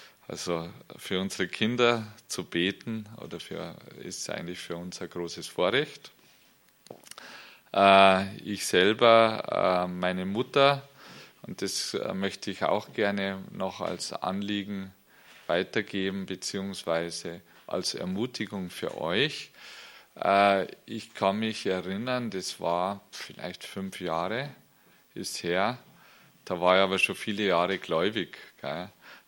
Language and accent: German; Bad Reichenhall, Bavaria, Germany; Ich bin hier im schönen Bayernland geboren und aufgewachsen in Bad Reichenhall. Das ist da ganz im Südosten von Deutschland und ein wunderbares Land.